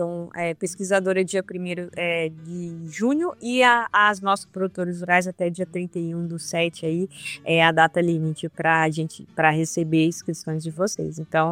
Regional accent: Brazil; Então a gente celebra com ela como brasileiros e como pessoas do agro.

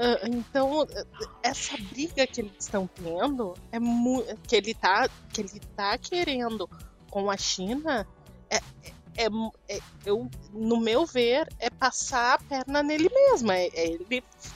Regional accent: Rio Grande do Sul, Brazil; Não, eu sou do Rio Grande do Sul.

